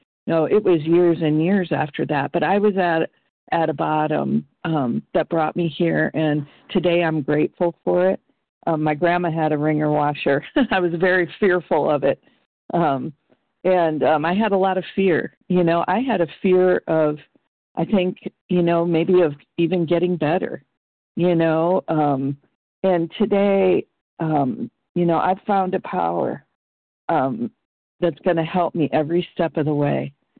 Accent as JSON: {"language": "English", "region": "Iowa", "country": "United States", "said": "I am from Iowa"}